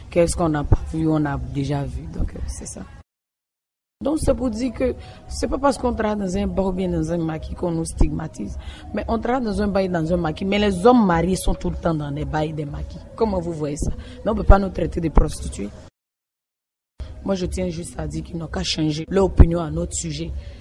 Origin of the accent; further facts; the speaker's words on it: Côte d’Ivoire; Moi, je suis ivoirienne.